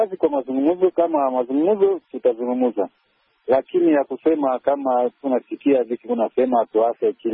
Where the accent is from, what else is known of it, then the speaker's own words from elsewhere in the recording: DR Congo; Sisi ni wakongomani